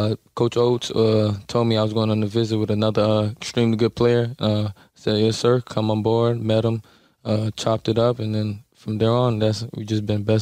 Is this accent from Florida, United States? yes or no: yes; Orlando, Florida, United States; Orlando's probably the best place, you know. I miss home.